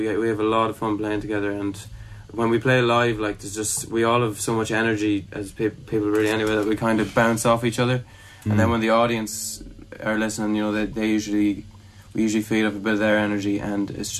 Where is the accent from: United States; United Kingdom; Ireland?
Ireland; Sligo, Connacht; since we've been growing up in Sligo and stuff